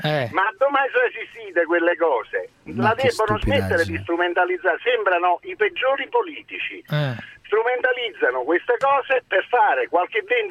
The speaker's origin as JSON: {"language": "Italian", "town": "Naples", "region": "Campania", "country": "Italy", "said": "Io sono napoletano, vivo qui dal 79"}